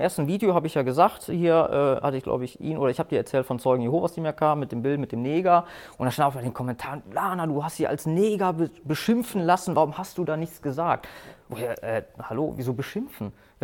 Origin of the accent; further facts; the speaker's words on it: Cologne, North Rhine-Westphalia, Germany; Ja, wir kommen zwar aus Köln